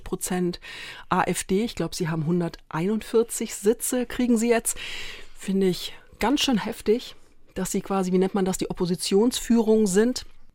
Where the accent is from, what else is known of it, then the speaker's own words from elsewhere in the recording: Graz, Styria, Austria; born there; ich bin in Graz geboren, weil als mein Vater nach Europa kam, hat er in Graz an der Technischen Uni Diplom-Ingenieur studiert, hat meine Mutter kennengelernt, die haben geheiratet und dann haben sie, glaube ich, knappe 10 Jahre in Graz